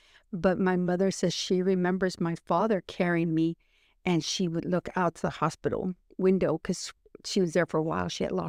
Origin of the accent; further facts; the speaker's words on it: Laredo, Texas, United States; born there; also born or lived in Germany; So I was born in Laredo.